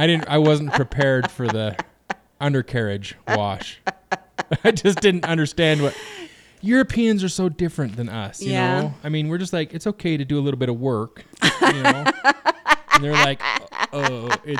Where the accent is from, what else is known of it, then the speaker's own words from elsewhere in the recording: United States; I just love being an American.